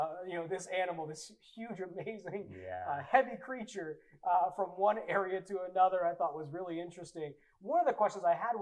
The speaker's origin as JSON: {"language": "English", "region": "the South", "country": "United States", "tie": "born or raised there", "said": "Growing up in the South, you know, you see all these, you know, these cows, these cattle ranches"}